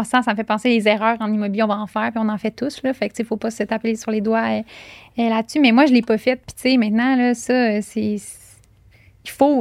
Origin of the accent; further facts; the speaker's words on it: Quebec City, Quebec, Canada; Moi, je viens de Québec. Ouais, j'ai été à Montréal, j'ai travaillé à Montréal pendant 4-5 ans, mais là, je suis de retour à Québec avec ma petite famille, ouais.